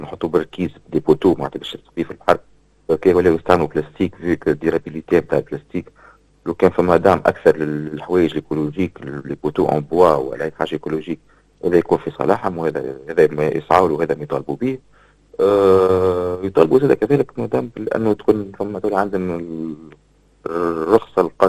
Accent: Tunisia; خدموا على تثمين الباتريمون كيما قلت لك الكلتيريل والماتيريل الموجود عندنا في تونس.

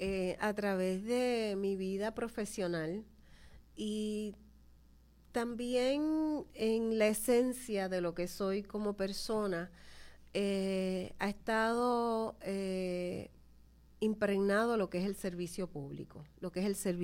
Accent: Aguadilla, Puerto Rico; Soy natural de Aguadilla, nací en ese pueblo hermoso.

